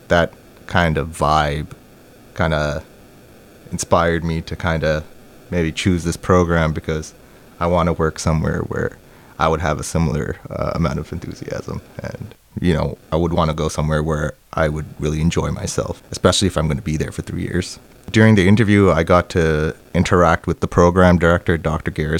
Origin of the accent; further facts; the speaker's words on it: Toronto, Ontario, Canada; my hometown in Toronto. I live in Scarborough, which is kind of a little bit outside of downtown